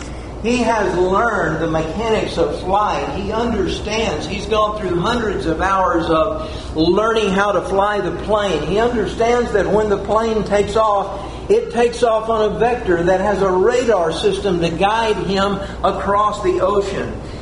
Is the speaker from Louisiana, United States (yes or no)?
no; Texas, United States; Sometimes when I was growing up in West Texas, we had little whirlwinds that would come across the fields.